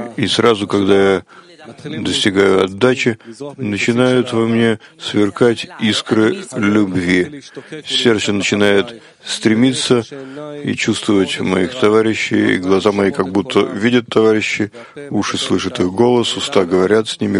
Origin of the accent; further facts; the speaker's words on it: Israel; из Израиля.